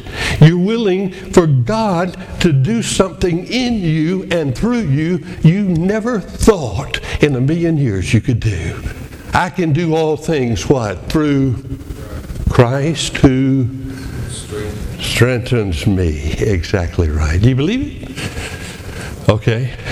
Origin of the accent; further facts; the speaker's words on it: Colonial Heights, Virginia, United States; also born or lived in Petersburg; I am totally local. I was born in Petersburg. I went to high school in Colonial Heights. I was saved in Monumental Baptist Church in Petersburg.